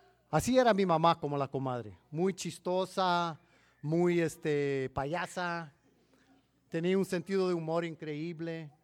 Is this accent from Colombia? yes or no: no; Arizona, United States; Yo soy de Arizona, yo soy nacido en Arizona.